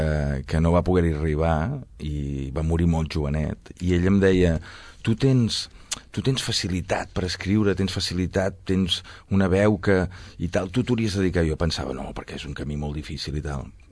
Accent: Sabadell, Catalonia, Spain; born there; l'edat que tinc és evident, no? I vaig néixer aquí a Sabadell, aquí al costat, al carrer Creueta.

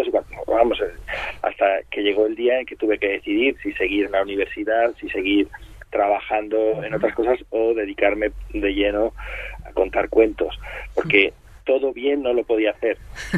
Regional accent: Guadalajara, Castilla-La Mancha, Spain; also born or lived in Barcelona; Yo nací en Barcelona, pero a los 7 años marché a Guadalajara, bueno, no marché yo, marchó mi familia y ahí me fui con ellos, claro.

